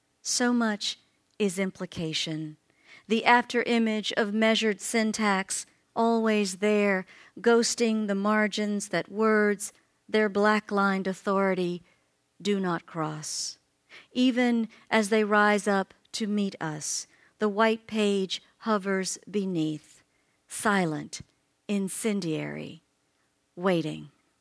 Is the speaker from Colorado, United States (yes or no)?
no; Gulfport, Mississippi, United States; the public library in my hometown of Gulfport, Mississippi, is a place that I spent many hours as a child and also as an adult.